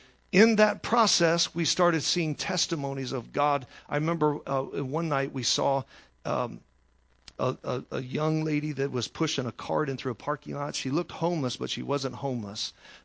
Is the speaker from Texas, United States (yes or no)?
yes; Texas, United States; I'm from Texas, so I'm bringing the heat plus the barbecue sauce tonight.